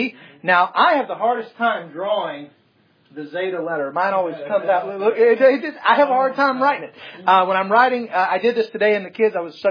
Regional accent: the South, United States; but I'm from the South and cake r square, pi r round.

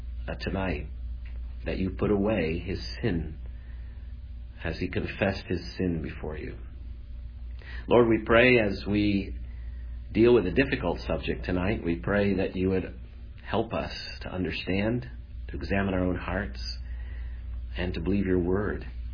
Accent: Iowa, United States; also born or lived in Michigan; now in Florida, United States; as I've slipped on snow and ice many times up in Iowa where I grew up and in Michigan where we lived for 15 years.

